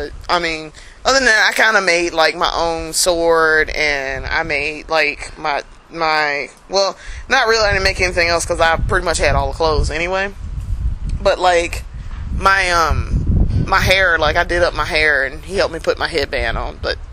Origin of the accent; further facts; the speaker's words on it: Columbia, South Carolina, United States; Not all of us are from Columbia, but Brandon and I are from Columbia. This is our hometown, and Jamie is from Greenwood.